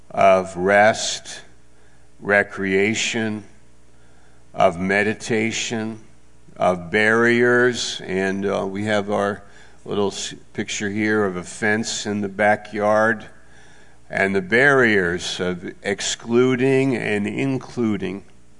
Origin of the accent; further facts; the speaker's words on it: New York, United States; I'm from New York State, and I was in Maine that summer